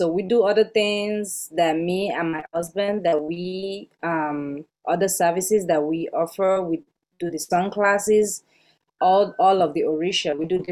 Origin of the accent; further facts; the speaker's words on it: Nigeria; I'm from Nigeria, Yoruba. To be precise, I live in Lagos. My families are from Abeokuta, so we kind of go back and forth.